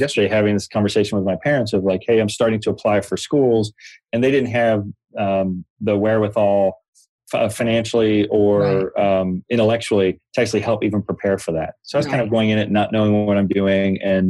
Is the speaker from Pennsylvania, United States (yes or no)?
yes; Pittsburgh, Pennsylvania, United States; So, growing up in Pittsburgh in an area called East Liberty. If you remember East Liberty, you better keep an eye on your purse.